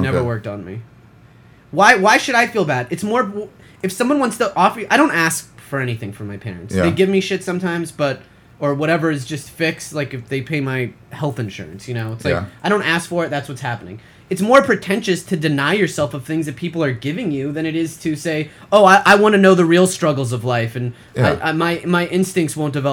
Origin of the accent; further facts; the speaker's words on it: Beverly Hills, California, United States; born there; Tony was born in Youngstown and I was born in Beverly Hills.